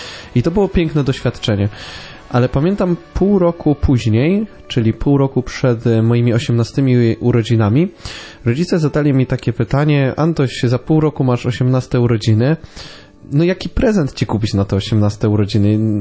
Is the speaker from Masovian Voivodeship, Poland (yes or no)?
yes; Radom, Masovian Voivodeship, Poland; jestem z Radomia pod Warszawą